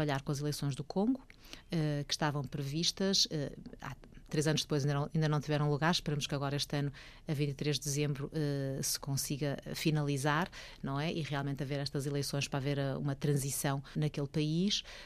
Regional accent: Portugal; moved away; aprendi a apreciar mais o meu país. Isso é o que eu tenho visto. Por mais que eu ande no mundo, eu quando saí de Portugal, saí um bocado de costas voltadas

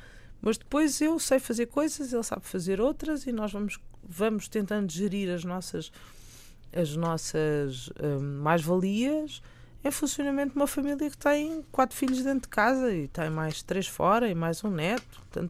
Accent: Estoril, Lisbon, Portugal; born there; Eu nasci no Estoril.

